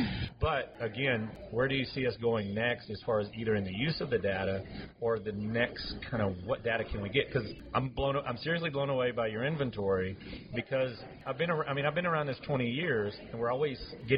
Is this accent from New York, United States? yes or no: no; Texas, United States; Now I'm from Texas, so we use average daily attendance as our funding.